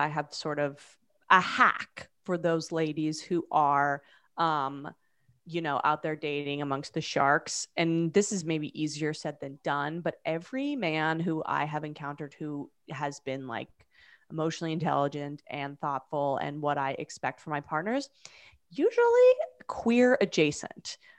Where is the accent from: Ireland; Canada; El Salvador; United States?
Canada; as a Canadian, I am.